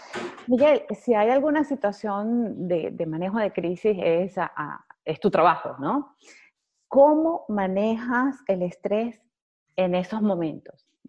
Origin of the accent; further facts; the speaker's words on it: Venezuela; Yo soy venezolana